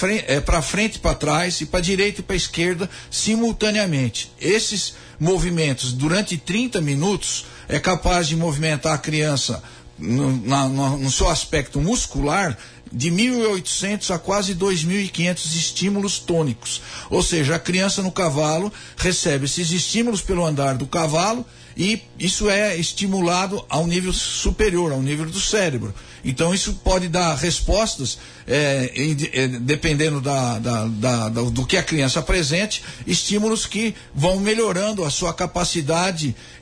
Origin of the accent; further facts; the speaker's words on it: São Paulo, Brazil; Tem regiões em São Paulo, por exemplo, que eu sou de São Paulo